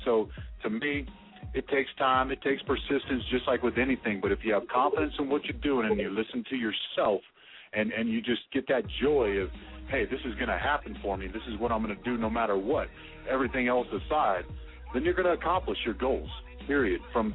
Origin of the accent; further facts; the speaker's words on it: Denver, Colorado, United States; also born or lived in Atlanta, United States / Northeast Ohio, United States; Originally from Denver, Colorado. Been here, there, been everywhere, really. I mean, been a lot of places around the world. Came back here, lived in Atlanta for about 5 years, lived in Northeast Ohio for about 6 years